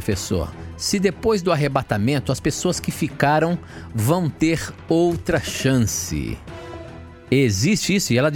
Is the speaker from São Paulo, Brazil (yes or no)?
no; Canoas, Rio Grande do Sul, Brazil; sou de Canoas, Rio Grande do Sul.